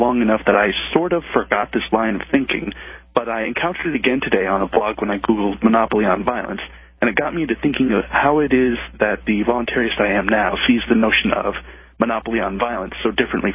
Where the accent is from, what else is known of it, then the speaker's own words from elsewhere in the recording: Netherlands; Well, I grew up in Holland, and we had stinging nettle there, and when you brush against it, it stings for like an hour.